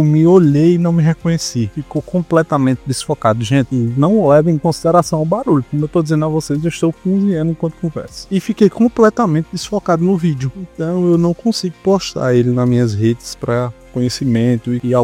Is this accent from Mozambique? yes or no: no; Ceará, Brazil; eu sou do interior do estado do Ceará, com muito orgulho. Sou nordestino da gema. Aqui eu me criei, aqui eu nasci, cresci, desenvolvi, tive filhos